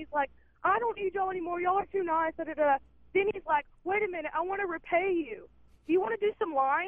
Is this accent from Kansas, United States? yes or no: no; Texas, United States; And we were like, we're from Texas.